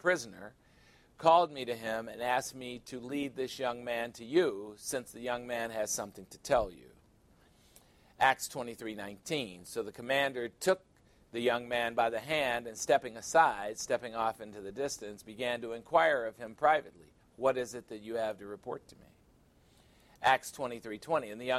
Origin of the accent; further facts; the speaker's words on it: Chicago, Illinois, United States; I mean, I grew up in Chicago.